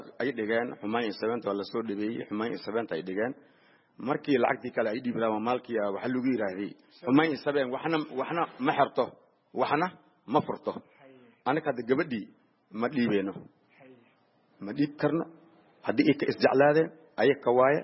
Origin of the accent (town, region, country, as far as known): Mogadishu, Banaadir, Somalia; born or raised there; also born or lived in Lower Juba